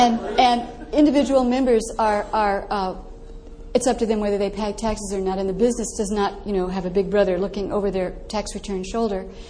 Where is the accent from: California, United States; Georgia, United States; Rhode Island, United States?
California, United States; Los Angeles; a whole bunch of people down in Los Angeles, which is, by the way, I never admit this in public, my hometown.